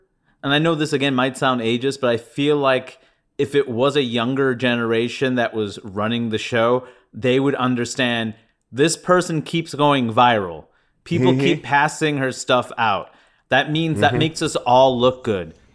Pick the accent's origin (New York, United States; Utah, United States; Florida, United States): New York, United States; And I'm from New York.